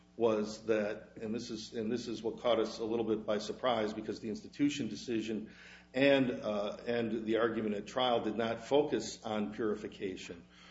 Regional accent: Wisconsin, United States; I am from Wisconsin, by the way

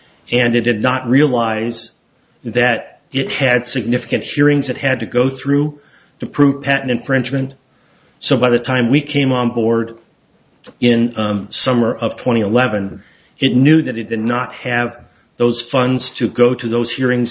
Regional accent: Hawaii, United States; since I am from Hawaii, aloha.

